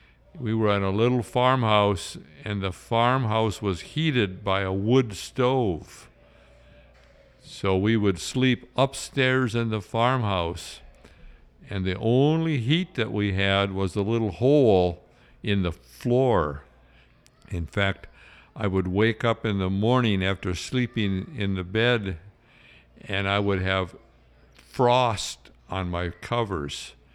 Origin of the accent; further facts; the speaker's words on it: Wisconsin, United States; Well, I grew up at a little dairy farm in northern Wisconsin.